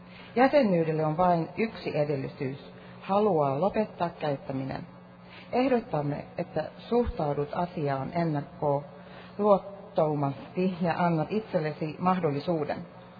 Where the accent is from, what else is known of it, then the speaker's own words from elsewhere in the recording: Sweden; my parents are from Finland. I have a Finnish passport, but I'm born and raised in Sweden.